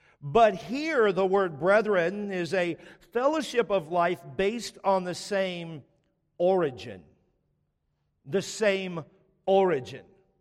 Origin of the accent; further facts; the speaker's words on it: Texas, United States; It's not like growing up in Texas. If you say certain phrases, you can say anything you want to people.